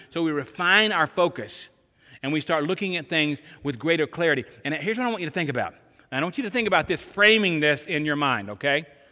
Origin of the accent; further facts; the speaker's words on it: the South, United States; I'm from the South.